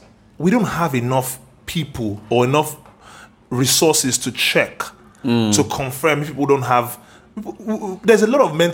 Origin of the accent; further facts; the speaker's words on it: Nigeria; As a Nigerian, we know that we can be more, which is why we always keep thriving.